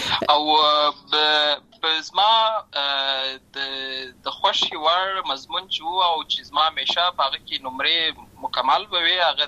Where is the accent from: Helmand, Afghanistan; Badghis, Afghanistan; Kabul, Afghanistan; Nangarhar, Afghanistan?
Helmand, Afghanistan; Lashkar Gah; also born or lived in Uruzgan; زه په اصل کې د اوروزګان ولایت یم، اما زه په هلمند ولایت لشکرګاه کې پیدا شوی یم،